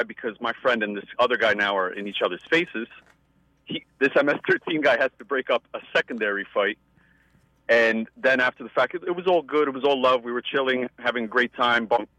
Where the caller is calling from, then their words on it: Cranford, New Jersey, United States; I'm calling from Cranford, New Jersey.